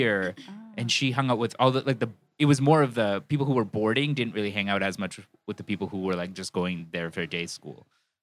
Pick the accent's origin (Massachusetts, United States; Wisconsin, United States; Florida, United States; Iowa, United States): Massachusetts, United States; Worcester; Worcester. It isn't. it's actually, I mean, it's diverse for Massachusetts.